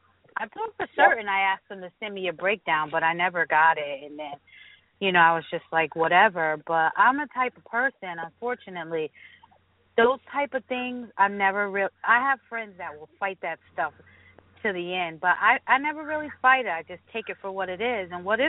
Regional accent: Connecticut, United States; Hi, I'm from Connecticut.

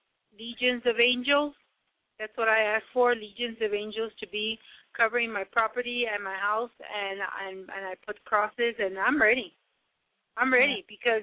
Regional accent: Texas, United States; But I'm from Texas. I'm a Texan.

